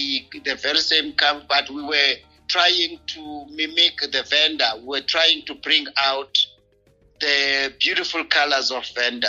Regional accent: South Africa; it kind of brought a sense of humor as South African.

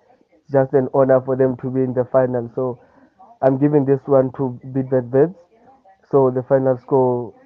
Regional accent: Soweto, Gauteng, South Africa; and then I'm from Soweto, Dobsonville.

